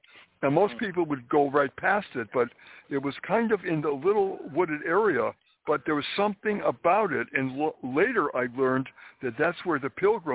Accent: New England, United States; So my point is that I was brought up in New England

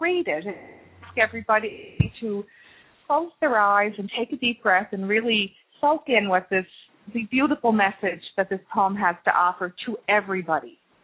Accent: Cape Breton Island, Nova Scotia, Canada; although I'm from Cape Breton Island, I leave the island, but I take the ancestry and the energy of the people with me through my accent.

